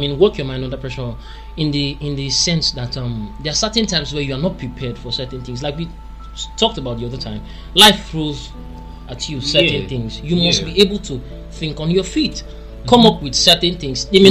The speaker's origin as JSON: {"language": "English", "country": "Nigeria", "said": "resilience is something that, not just even as a Nigerian, I feel like"}